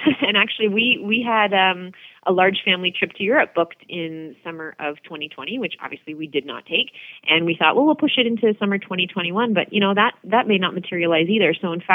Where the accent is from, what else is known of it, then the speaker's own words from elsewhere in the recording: Milton, Ontario, Canada; I was born in Milton, as a matter of fact, and grew up in Ward 1 and spent most of my life in what is now Ward 1, as you say. And I always grew up on well water.